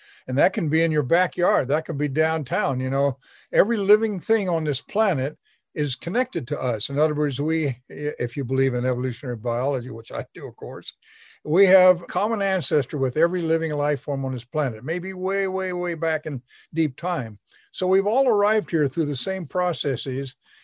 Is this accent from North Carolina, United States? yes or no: no; Alaska, United States; moved away as an adult; We then migrated to Alaska. I was raised in Alaska, graduated from high school there. It was a very different experience, but it was an out-of-doorsy one because we sort of homesteaded there and built a big log home.